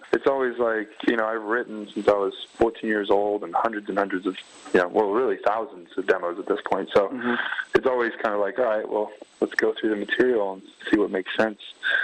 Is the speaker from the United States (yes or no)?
yes; Las Vegas, Nevada, United States; You know, I'm from Vegas, so it was good for me to get out a little bit and see the mountains and stuff and clear my head.